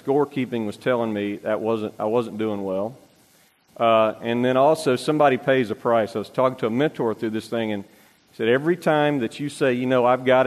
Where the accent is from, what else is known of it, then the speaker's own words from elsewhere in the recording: Louisiana, United States; I'm a pretty mellow guy. I grew up in Louisiana, but I have always been obsessive about whatever I get myself into.